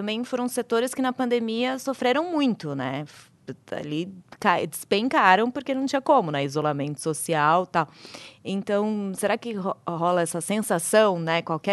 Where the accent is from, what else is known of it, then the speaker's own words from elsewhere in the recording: São José dos Campos, São Paulo, Brazil; eu sou de São José dos Campos, então eu cresci com excursão de escola indo na Embraer.